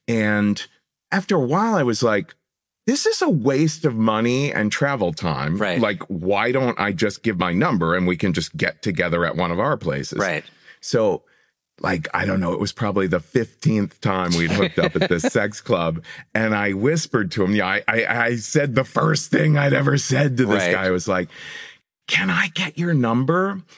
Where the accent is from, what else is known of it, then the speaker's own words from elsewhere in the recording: Ohio, United States; when I was growing up in Ohio, I was just always fantasizing